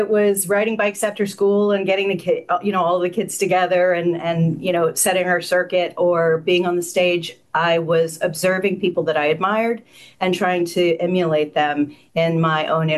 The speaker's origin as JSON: {"language": "English", "town": "Concord", "region": "North Carolina", "country": "United States", "tie": "born or raised there", "said": "I grew up in a small town called Concord, North Carolina, which you probably haven't heard of unless you live in Charlotte"}